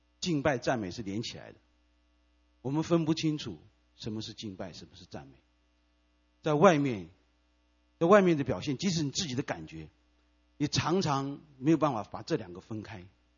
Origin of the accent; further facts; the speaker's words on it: China; 我们中国人过新年是我们最重要的一个节日。